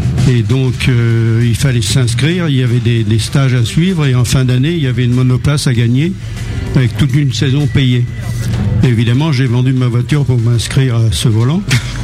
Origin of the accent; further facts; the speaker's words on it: Dieppe, Normandy, France; Moi, je suis de Normandie, j'habite Dieppe.